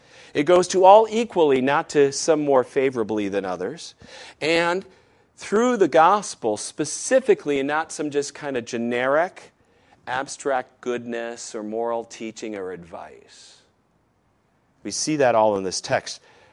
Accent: Michigan, United States; Now, I know I talk to people from my hometown in Michigan

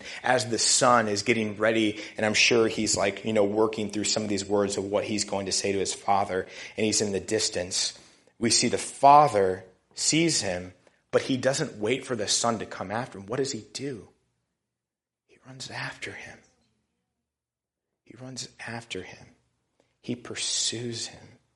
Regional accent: United States

